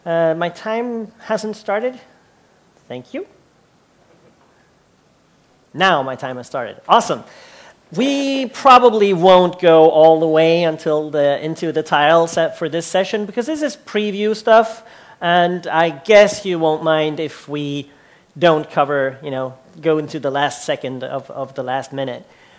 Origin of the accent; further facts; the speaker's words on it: Sweden; English is a second language; because I'm from Sweden, and in Sweden, we're doing cloud